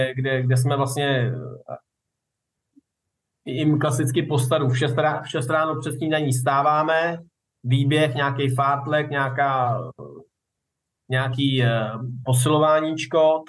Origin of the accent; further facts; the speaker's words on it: Březno, Ústí nad Labem Region, Czechia; já kousek od Teplic, od Chomutova, kousek pocházím ze Března u Chomutova.